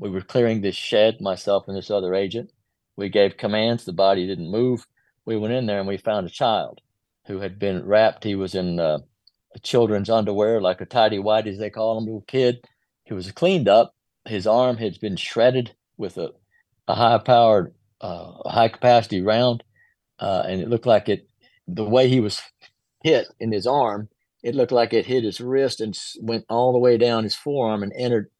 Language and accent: English; Texas, United States; I'll call out the NRA on this because I grew up in Texas, okay?